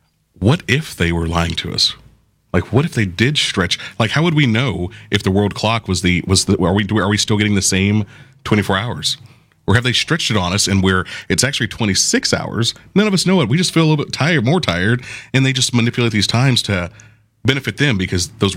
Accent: Florida, United States; You know, I'm from Florida.

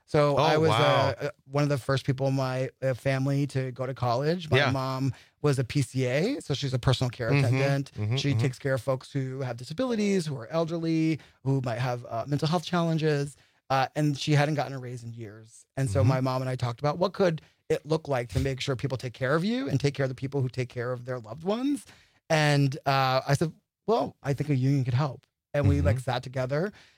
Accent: East Coast, United States; I'm from the East Coast. That's how I thought.

